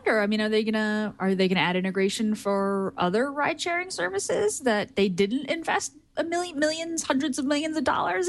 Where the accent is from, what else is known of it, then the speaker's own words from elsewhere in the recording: Brooklyn, New York, United States; yeah, I mean, I grew up in Brooklyn. There's car service here.